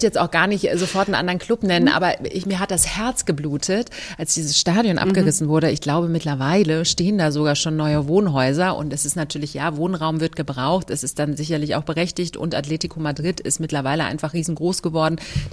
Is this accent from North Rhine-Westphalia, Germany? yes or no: no; Berlin, Germany; born there; ich bin ja im Osten Berlins geboren worden, und bin ja auch ein Ossi